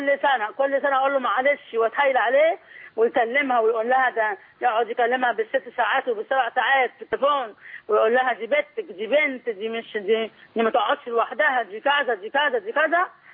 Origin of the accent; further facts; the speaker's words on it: Alexandria, Alexandria Governorate, Egypt; انا من اسكندريه.